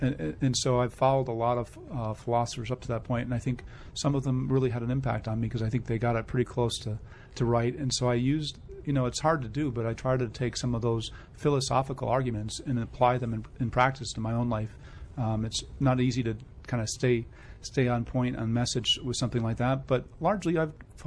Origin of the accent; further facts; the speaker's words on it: Albany, New York, United States; also born or lived in Iowa; I'm originally from upstate New York, Albany, New York area. Lived there almost all my life, except for about 5 years I lived in Iowa.